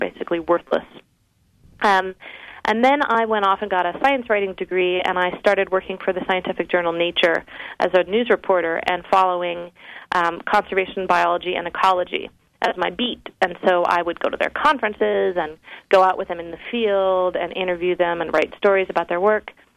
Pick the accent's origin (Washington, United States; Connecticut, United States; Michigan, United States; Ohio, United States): Washington, United States; Seattle; So I grew up in Seattle, and like I said, I was kind of a classic urban liberal girl